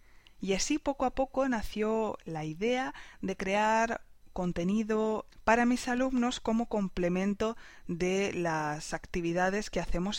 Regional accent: Ciudad Real, Castilla-La Mancha, Spain; born there; Nací en España, concretamente en una ciudad que se llama Ciudad Real.

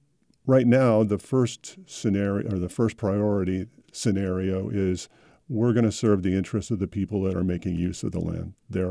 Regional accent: California, United States; I'm from California

